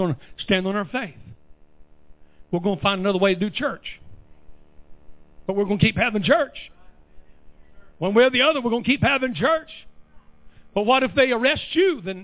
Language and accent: English; United States; As an American, it stirs me up that somebody can attack our embassy and murder our ambassador and three Americans protecting him.